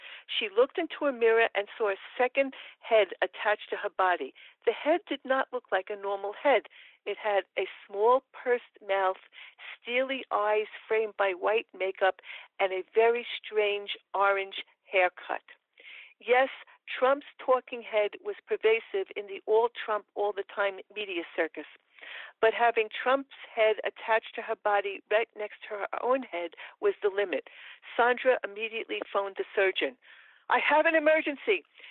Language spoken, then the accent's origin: English; New York, United States; accent: New York; That's B as in boy with my New York accent.